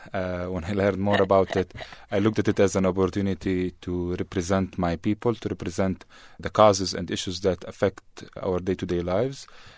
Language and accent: English; Hebron, West Bank, Palestine; I was affected by the realities that surrounded me growing up in the Israeli-controlled part of Hebron.